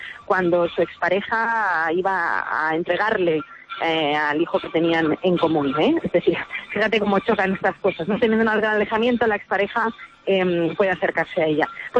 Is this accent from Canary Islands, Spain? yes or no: no; Valencian Community, Spain; y la de como valencianos y valencianas